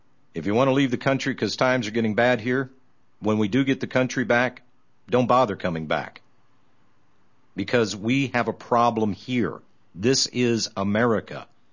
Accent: United States; I live here in the United States. I am an American. I was born here.

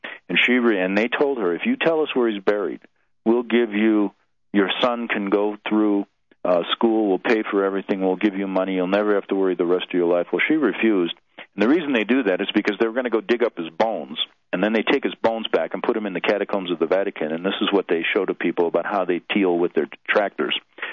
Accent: Chicago, Illinois, United States; Phil's originally from Chicago, and that's my hometown, so we share that common bond.

